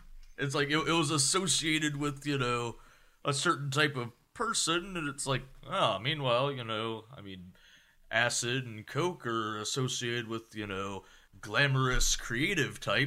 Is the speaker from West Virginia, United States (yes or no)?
yes; West Virginia, United States; if I hadn't grown up in West Virginia, I might actually be doing OxyContin now.